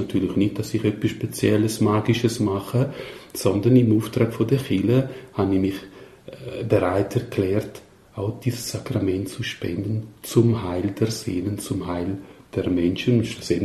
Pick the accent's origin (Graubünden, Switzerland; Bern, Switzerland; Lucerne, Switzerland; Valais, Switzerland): Graubünden, Switzerland; now in Goldau, Switzerland; Und ich stamme aus Graubünden, aus dem Misox. Das ist ein italienisch sprechendes Tal. Ich bin dort aufgewachsen, meine Familie ist von dort, wir sind ja Bürger von Soazza.